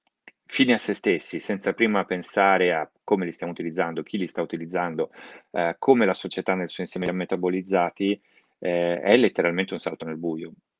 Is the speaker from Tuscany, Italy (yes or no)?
yes; Tuscany, Italy; forse perché sono toscano, sono scettico.